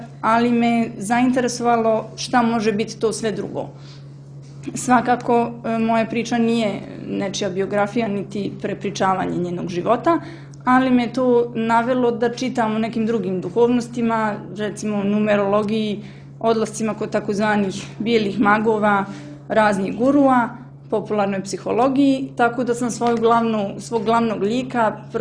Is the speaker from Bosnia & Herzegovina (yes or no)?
yes; Banja Luka, Republika Srpska, Bosnia & Herzegovina; u Banja Luci, odakle sam ja porijeklom